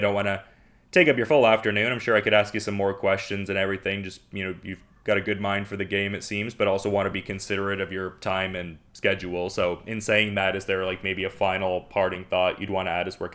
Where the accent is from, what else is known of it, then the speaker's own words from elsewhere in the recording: Canada; Yeah, I just thought that was cool to see being a Canadian lad myself there.